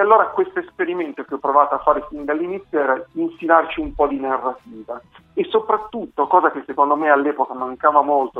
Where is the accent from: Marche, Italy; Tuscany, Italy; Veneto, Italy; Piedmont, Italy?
Piedmont, Italy; Turin; Io sono di Torino